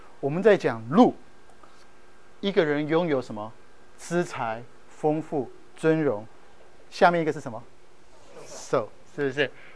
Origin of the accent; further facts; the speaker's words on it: Japan; 我在日本长大，日本的小女生哈，她们很喜欢讲一个字叫做幸せ